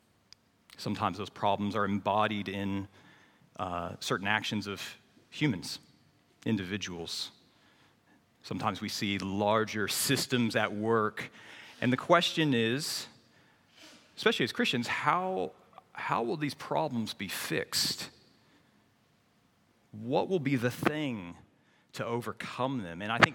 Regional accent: Australia; what are the problems posing Australians today? And as you can tell by my accent, I'm one of you.

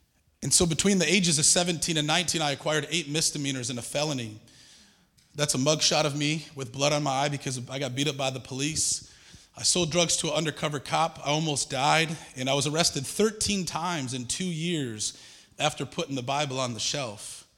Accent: Redford, Michigan, United States; also born or lived in Taylor; I grew up in Redford, not too far from here, and then moved downriver to Taylor.

